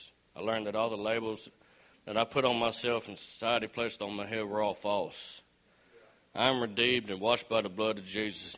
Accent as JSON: {"language": "English", "town": "Many", "region": "Louisiana", "country": "United States", "said": "I'm 37 years old, and I'm from Manny, Louisiana. I was born into a family of five, me being the baby of the family."}